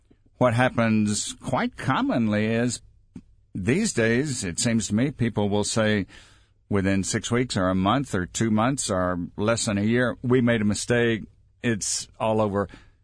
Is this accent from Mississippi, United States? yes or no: yes; Mississippi, United States; I remember I was directing a seminar in my home state of Mississippi